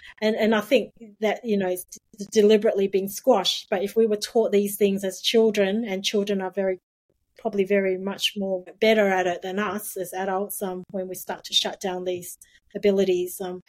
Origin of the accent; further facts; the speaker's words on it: Singapore; born there; So I was born in Singapore and she was from China.